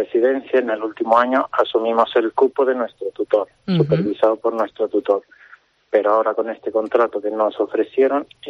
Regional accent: Mexico; moved away as an adult; now in Spain; yo vengo de México y en México la sanidad pública pues no es como aquí en España.

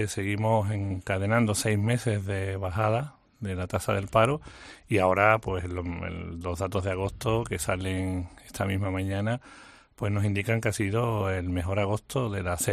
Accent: Andalusia, Spain; porque como andaluz y además como consejero de turismo

